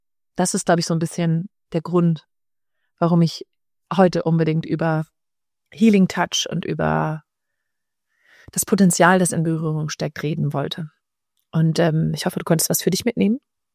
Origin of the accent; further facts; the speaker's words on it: Northern Germany, Germany; born there; Ich bin ja in Norddeutschland geboren, aber irgendwie bin ich gefühlt irgendwie Spanierin.